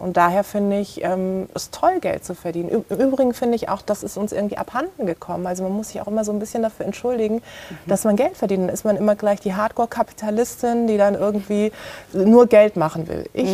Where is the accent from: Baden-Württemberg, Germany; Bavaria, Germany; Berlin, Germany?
Baden-Württemberg, Germany; Karlsruhe; meiner Heimatstadt in Karlsruhe